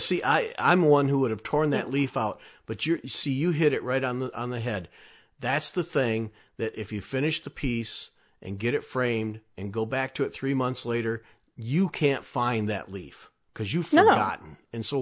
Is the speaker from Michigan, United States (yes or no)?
yes; Michigan, United States; I grew up in Michigan where hunting and fishing are just part of the culture.